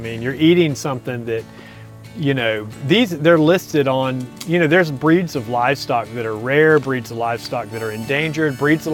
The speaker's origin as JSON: {"language": "English", "town": "Stone Mountain", "region": "Georgia", "country": "United States", "tie": "born or raised there", "said": "I grew up in DeKalb County in Metro Atlanta in Stone Mountain."}